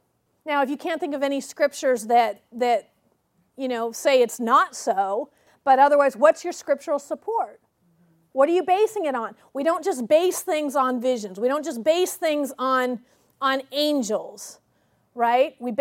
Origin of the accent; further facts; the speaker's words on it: California, United States; I mean, we're from California, where it's rather liberal, and people wear whatever